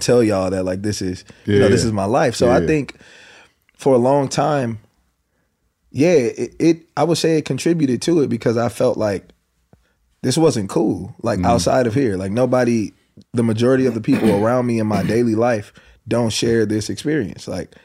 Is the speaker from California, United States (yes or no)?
yes; Watts, California, United States; Yeah, yeah, born and raised in Jordan Downs.